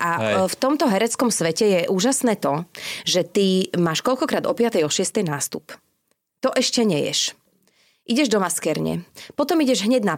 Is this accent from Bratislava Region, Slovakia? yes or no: yes; Bratislava, Bratislava Region, Slovakia; keďže ja som teda z Bratislavy, tak som bola medzi nimi.